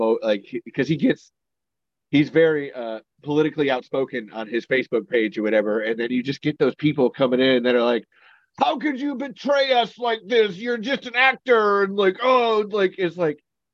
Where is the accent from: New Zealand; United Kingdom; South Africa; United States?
United States; So this is a constant question for me as an American.